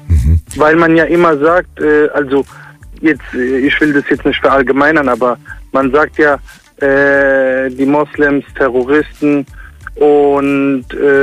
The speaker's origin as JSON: {"language": "German", "town": "Heidelberg", "region": "Baden-Württemberg", "country": "Germany", "said": "Aus Heidelberg."}